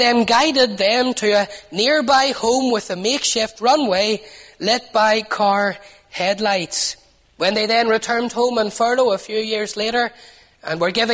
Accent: Newtownards, Northern Ireland, United Kingdom; They were actually from my hometown in Newton Ards.

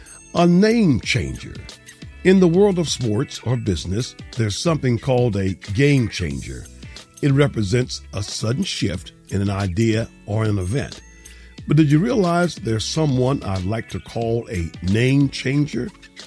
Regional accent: Florida, United States; on the road this week in my home state of Florida.

